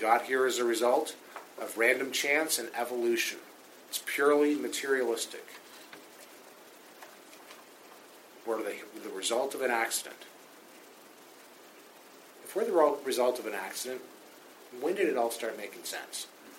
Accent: Canada; Most of us, you know, we're Canadian.

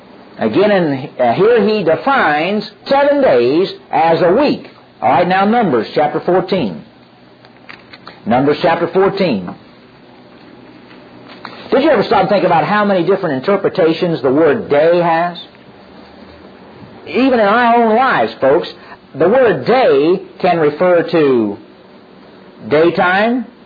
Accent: United States; The problem with most of us is we were raised in America, and we've been limited to a secular education.

